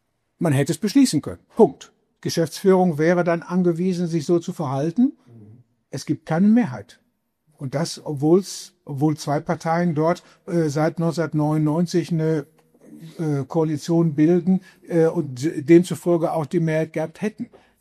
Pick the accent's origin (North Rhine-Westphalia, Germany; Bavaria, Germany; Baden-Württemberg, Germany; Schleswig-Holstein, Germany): North Rhine-Westphalia, Germany; Bochum; Ich komme aus Bochum oder habe lange Jahre in Bochum gewohnt.